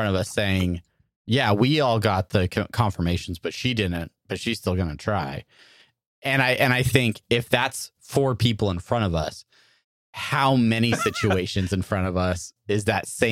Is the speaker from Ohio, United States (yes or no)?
no; California, United States; I believe it's an embarcadero is the term I was taught growing up in California.